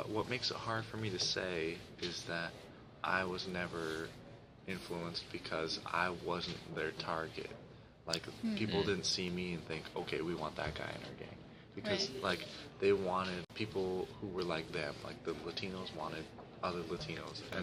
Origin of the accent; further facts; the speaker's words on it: Santa Ana, California, United States; Growing up in Santa Ana, I was kind of pressured to learn Spanish.